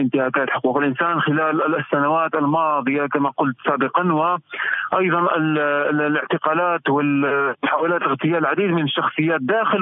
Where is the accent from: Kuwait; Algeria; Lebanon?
Algeria; فبرأيي كجزائري، الجزائر لن تسمح بأن تتصاعد الأمور إلى تلك الدرجة